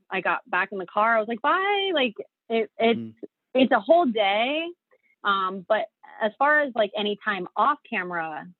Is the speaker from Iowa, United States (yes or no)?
no; Sarasota, Florida, United States; then went to Sarasota for my hometown, and that was just 2 days.